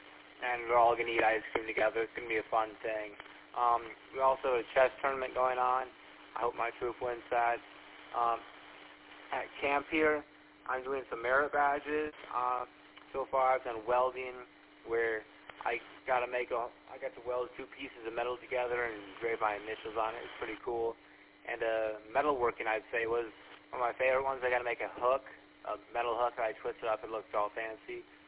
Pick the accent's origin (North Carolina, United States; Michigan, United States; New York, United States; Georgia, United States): Michigan, United States; Troy; Down in Troy, I'm from Troy, Michigan.